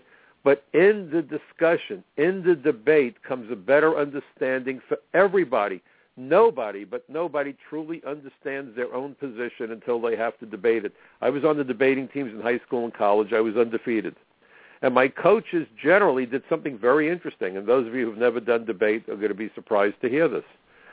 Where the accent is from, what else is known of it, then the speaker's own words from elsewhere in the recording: Brooklyn, New York, United States; I'm from Brooklyn, New York, but first and foremost, I'm an American.